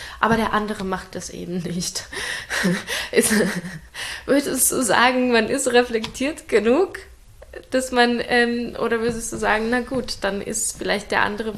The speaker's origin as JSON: {"language": "German", "country": "Ukraine", "said": "ich komm aus der Ukraine"}